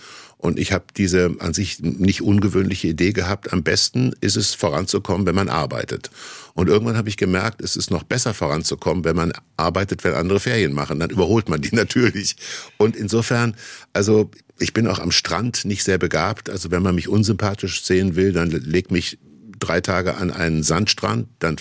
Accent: Kassel, Hesse, Germany; das habe ich schon als Kind in Kassel gemacht, bin ich mit der Straßenbahn oder mit meinem Mofa in die Stadtteile gefahren, in denen ich nicht gewohnt habe

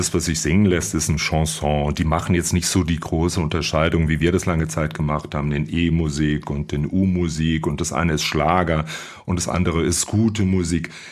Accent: Baden-Württemberg, Germany; Ich komme bei Ihnen ja aus dem Sendegebiet, von der Grenze, nur ein paar Kilometer weit weg vom Rhein.

